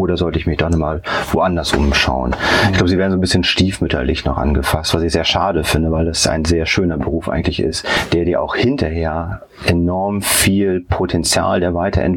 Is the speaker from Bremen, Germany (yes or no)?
yes; Bremen, Germany; bei uns in Bremen, meiner Heimatstadt